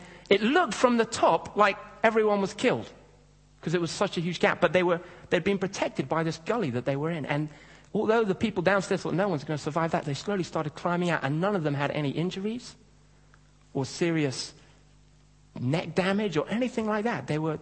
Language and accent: English; Kenya; when I was growing up in Kenya, we used to have a lot of security guards around different homes and houses and office blocks